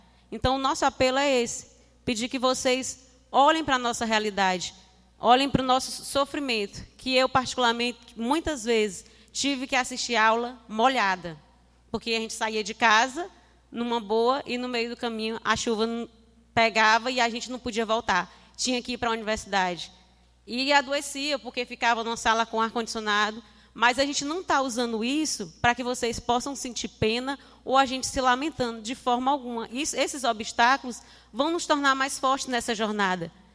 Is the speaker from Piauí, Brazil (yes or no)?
yes; Piauí, Brazil; eu sou de Cajazeiras de Baixo, sou universitária, sou licenciada em matemática pela Universidade Federal do Piauí.